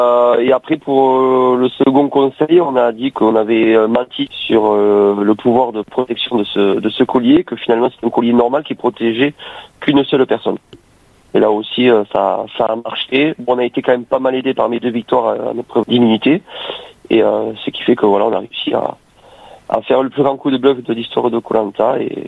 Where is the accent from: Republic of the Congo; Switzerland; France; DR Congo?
France; Occitanie; J'habite dans les Pyrénées-Orientales, j'ai 43 ans